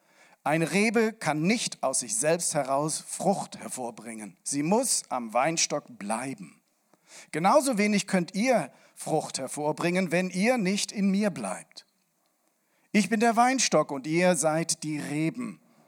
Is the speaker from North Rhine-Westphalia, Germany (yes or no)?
no; Rhineland-Palatinate, Germany; Und wir haben ja eindeutig hier einen Vorteil als Rheinländer und Moselländer, die umringt sind von Weinbergen.